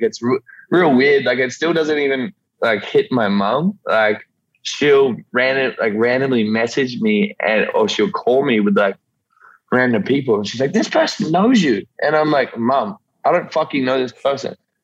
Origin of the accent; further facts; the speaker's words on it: Yeppoon, Queensland, Australia; This small country coastal town called Yeppoon.